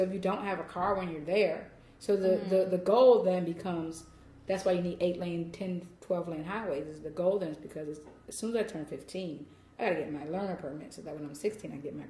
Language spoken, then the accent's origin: English; Atlanta, Georgia, United States; I'm from Atlanta, and our system is called the MARTA rail.